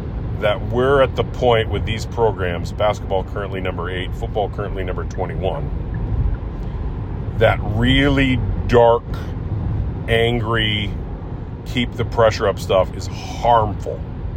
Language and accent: English; Illinois, United States; like I grew up in the St. Louis area, Metro East